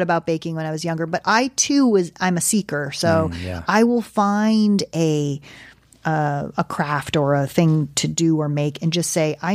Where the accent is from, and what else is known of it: East Coast, United States